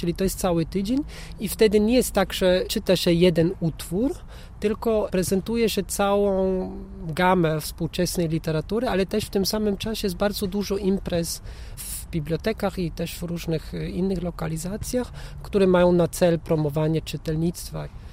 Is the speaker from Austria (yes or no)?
yes; Austria; Polish is a second language; now in Poland; Pochodzę z Austrii i mieszkam w Polsce teraz od 22 lat.